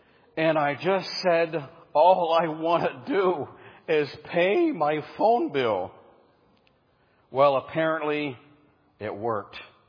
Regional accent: Pennsylvania, United States; also born or lived in Washington, D.C.; moved to the big city of Washington, D.C., growing up in Pennsylvania, everybody knew their neighbors.

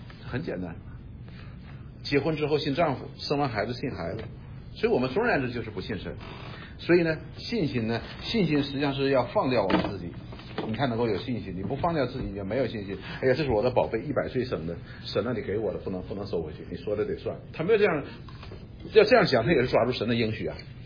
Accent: China; 我们中国人叫路遥知马力，对不对？

